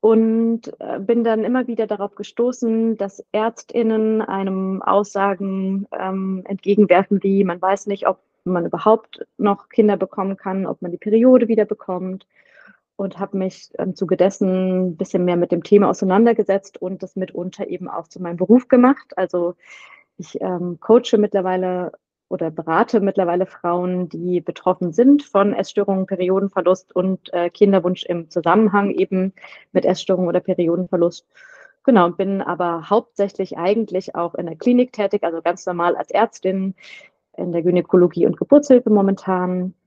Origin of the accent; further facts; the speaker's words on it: Southern Germany, Germany; Ich komme aus Süddeutschland